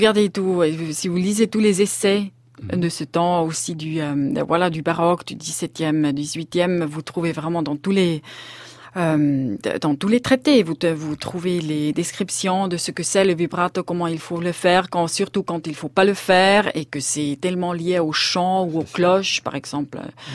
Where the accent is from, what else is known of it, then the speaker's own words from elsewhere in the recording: Switzerland; d'aller vivre en Suisse pour être un peu proche d'une partie de la famille. Et voilà, c'est comme ça que ça fait que je suis suissesse.